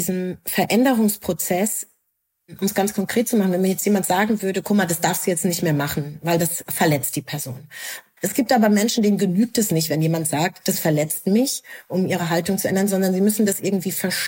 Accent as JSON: {"language": "German", "country": "Germany", "said": "weil ich das ja andauernd und sehr oft seit meiner Kindheit schon gefragt wurde und als Antwort immer Deutschland sagen kann, was mir da nicht geglaubt wird."}